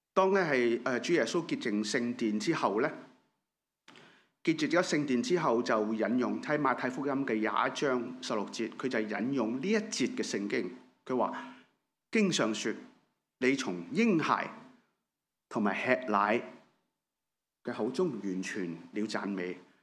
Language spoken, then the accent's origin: Cantonese; Hong Kong; 咁但係另一方面咧，我哋香港人嘅幸福度咧，就是排86。